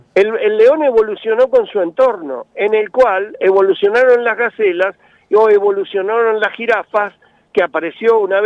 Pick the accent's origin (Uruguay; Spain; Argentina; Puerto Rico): Argentina; yo como mucha carne porque soy argentino.